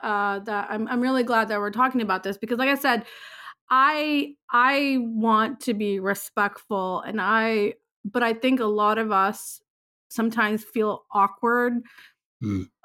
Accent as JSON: {"language": "English", "region": "Texas", "country": "United States", "tie": "born or raised there", "also_born_or_lived": "Chicago", "said": "I was born in Chicago. Yeah. And I grew up in Texas."}